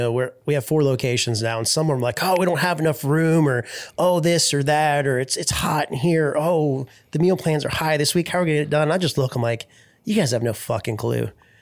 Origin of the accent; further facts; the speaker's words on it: Wilmington, United States; I said, oh, I'm from Wilmington.